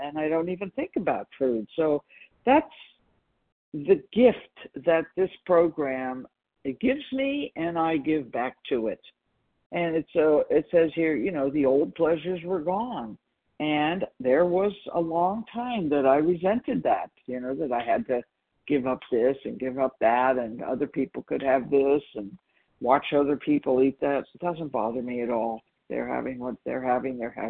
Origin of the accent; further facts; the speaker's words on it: California, United States; from California.